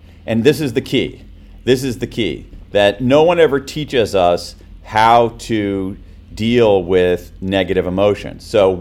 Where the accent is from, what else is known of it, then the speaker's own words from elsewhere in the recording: United States; now in London, United Kingdom; I'm an American, you know, as you can tell by my accent and overconfidence.